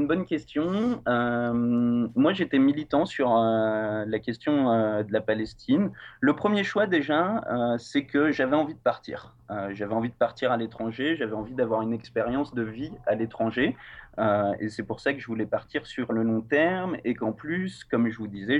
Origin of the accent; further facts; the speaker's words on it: Le Mans, Pays de la Loire, France; J'ai grandi au Mans, une petite ville dans l'ouest de la France.